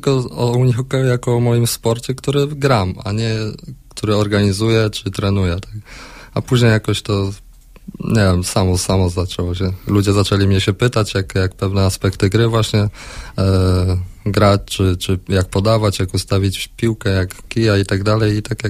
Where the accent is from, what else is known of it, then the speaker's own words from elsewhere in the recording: Babimost, Lubusz Voivodeship, Poland; No ja pochodzę z gminy Babimos, tam w szkołach tak naprawdę.